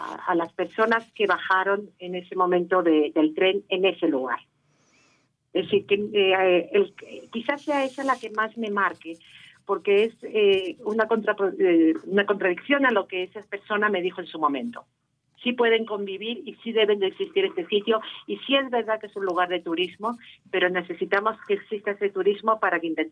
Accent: Spain; como española que soy, judía sefardí

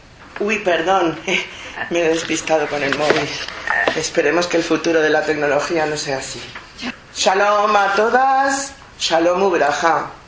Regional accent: Spain; born there; Yo nací en España

